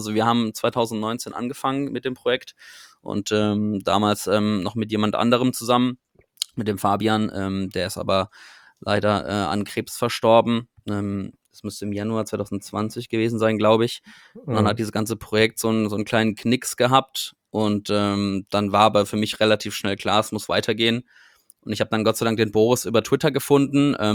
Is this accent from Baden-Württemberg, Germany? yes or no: yes; Karlsruhe, Baden-Württemberg, Germany; born there; Witzigerweise aus Gibraltar und aus München, das ist eine lange Geschichte. Aber wir kommen beide gebürtig aus Karlsruhe